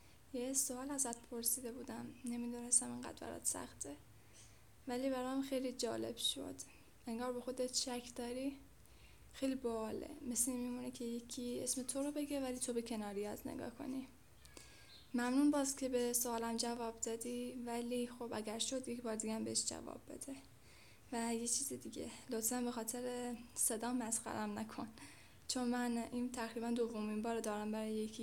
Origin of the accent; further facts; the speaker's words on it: Kerman, Iran; accent: Kermani; تا به یکی ثابت نکنم که کرمانی هستم و لهجم کرمانی